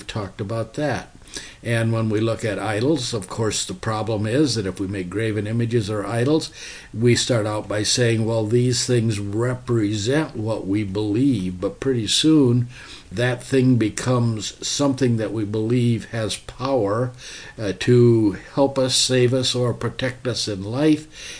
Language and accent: English; Mason City, United States; If you look at my name back, I grew up in Mason City.